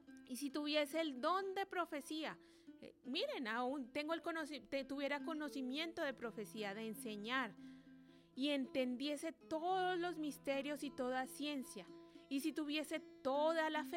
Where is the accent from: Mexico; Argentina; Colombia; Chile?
Colombia; now in Puerto Rico; Aquí en Puerto Rico, yo soy originaria de Colombia